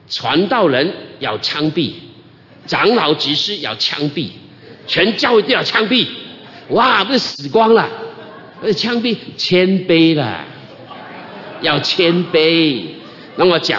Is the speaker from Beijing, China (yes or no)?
no; Nanhai, Guangdong, China; 我是什么人？标准的广东人，广东南海。结果你们中间有位弟兄跟我一样的，广东南海，姓关的，同个乡下的哈